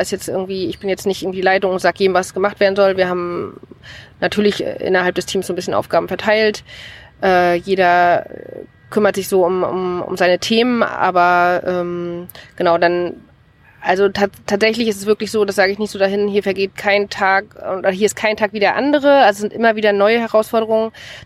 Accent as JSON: {"language": "German", "town": "Stralsund", "region": "Mecklenburg-Vorpommern", "country": "Germany", "tie": "born or raised there", "said": "aus der Großstadt wieder rauszugehen und nach Stralsund zurückzugehen. Also ich bin eine klassische Rückkehrerin, das ist meine Heimat."}